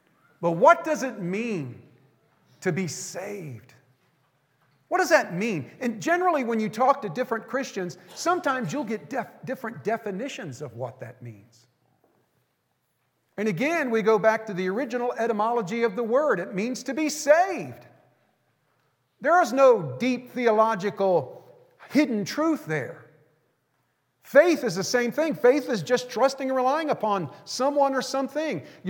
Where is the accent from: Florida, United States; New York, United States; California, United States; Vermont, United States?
Florida, United States; Tampa; Many of y'all knew I grew up in Florida. I was raised in Tampa. Florida is a state that is surrounded on three sides with water.